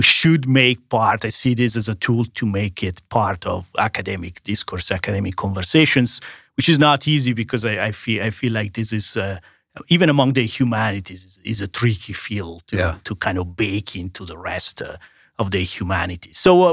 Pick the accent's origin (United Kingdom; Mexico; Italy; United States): Italy; English is a second language; I'm Italian. And I grew up in Italy. I was trained in Italy.